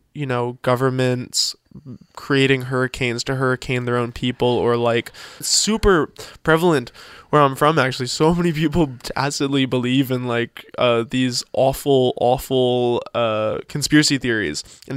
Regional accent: Canada; it feels weird to go there as a Canadian

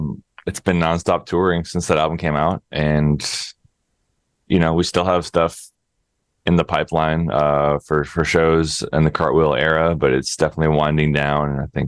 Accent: Wisconsin, United States; born there; also born or lived in Minneapolis; now in New York, United States; I was born in Wisconsin.

